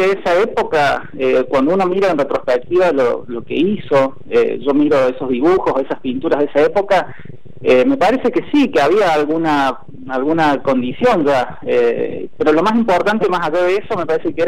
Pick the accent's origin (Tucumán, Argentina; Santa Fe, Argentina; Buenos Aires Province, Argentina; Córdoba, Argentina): Córdoba, Argentina; siendo cordobés y viviendo en Córdoba, porque el paisaje lo invade todo.